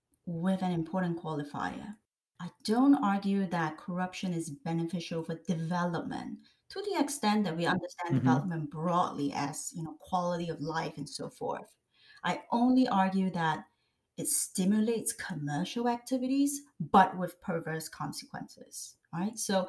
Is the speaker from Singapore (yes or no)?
yes; Singapore; Like, I come from Singapore.